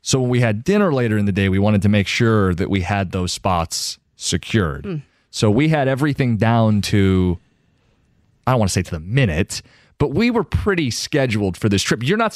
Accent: Michigan, United States; We'd say, oh, we're from Michigan.

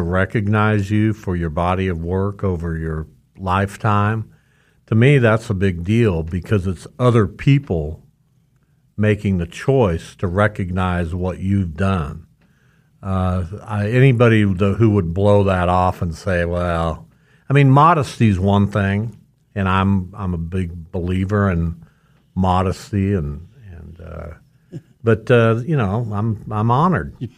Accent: Derby, Kansas, United States; also born or lived in Winfield; I grew up, I was born in Winfield, but I moved to Derby when I was two, and that's where I grew up and went to school and graduated from high school and have great fond memories of my time in Derby

